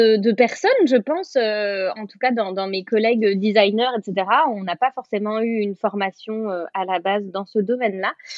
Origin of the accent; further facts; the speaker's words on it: Brittany, France; moved away as an adult; now in England, United Kingdom; J'ai 35 ans, je suis française originaire de Bretagne, mais j'habite en Angleterre avec mon conjoint et nos deux petites filles depuis maintenant 5 ans.